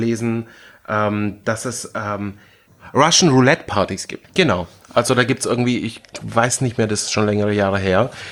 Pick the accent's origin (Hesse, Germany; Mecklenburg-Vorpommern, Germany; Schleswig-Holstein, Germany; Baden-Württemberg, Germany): Baden-Württemberg, Germany; ich bin Schwabe.